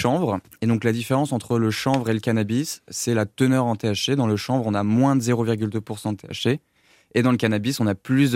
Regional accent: Auvergne-Rhône-Alpes, France; Au tilleul de mon enfance, dans la Drôme.

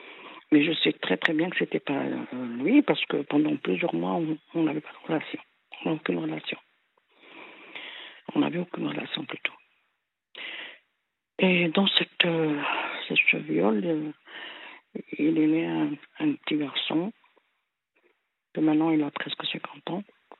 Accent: Kabylie, Algeria; now in France; parce que nous, on est de la Kabylie, hein, de la grande Kabylie.

